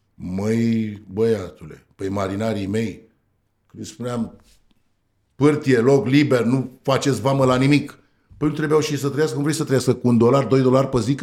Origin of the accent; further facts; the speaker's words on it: Romania; Zic, din România. Din România? Așa, cu blond, cu ochii albaștri? Zic, dar tu crezi că în România sunt numai maimuțe sau ce sunt acolo? Merg maimuțele pe stradă sau ce? Zic, sunt român, da.